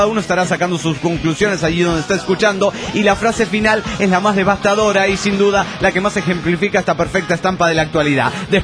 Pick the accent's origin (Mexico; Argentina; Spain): Mexico; Querétaro; de Querétaro, México.